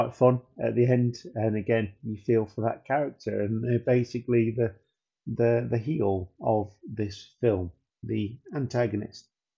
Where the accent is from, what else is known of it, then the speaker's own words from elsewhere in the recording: United Kingdom; being profoundly British and watching Carry On movies and all that kind of stuff, I do miss British comedies